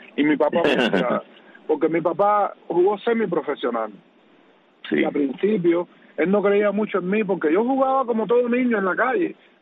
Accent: Cuba; moved away; Cuando yo salí de Cuba, tuve la oportunidad de hablar con él.

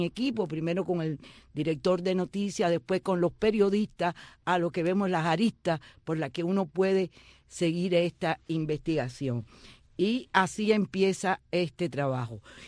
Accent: Cuba; tanto llena mis expectativas como ser humano y como cubana

